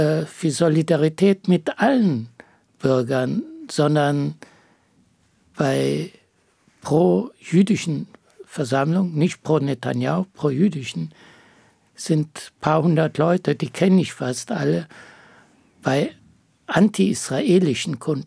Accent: Bavaria, Germany; now in Berlin, Germany

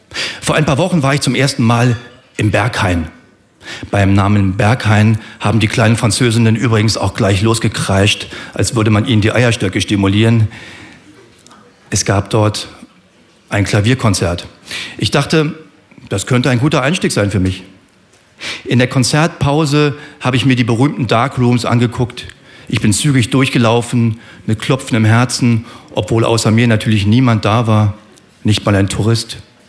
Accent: Berlin, Germany; als Berliner, als Einwohner der spannendsten Stadt der Welt

